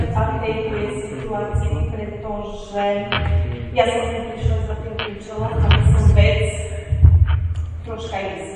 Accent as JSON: {"language": "Slovak", "town": "Trnava", "region": "Trnava Region", "country": "Slovakia", "lives_now": "Senec, Slovakia", "said": "som Trnavčanka, čiže nie som ďaleko od Zelenča."}